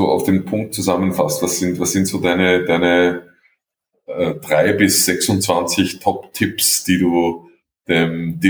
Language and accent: German; Austria; Also ich bin als Österreicher, sind wir jetzt nicht so die mit Wasser verwöhnt